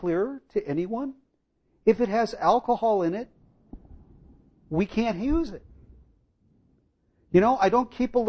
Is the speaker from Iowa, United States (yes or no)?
no; California, United States; Now, I know that I'm from California